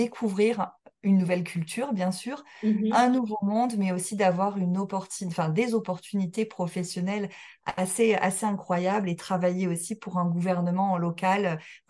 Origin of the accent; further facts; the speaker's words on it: Montpellier, Occitanie, France; je suis française, montpelliéraine